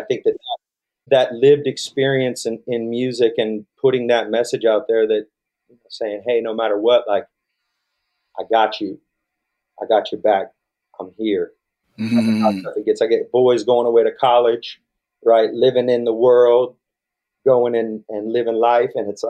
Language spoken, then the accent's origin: English; Vacaville, California, United States; And another thing I did just growing up in Vacaville that was kind of funny is I lived by this big old hill, and it had no trees on it or anything.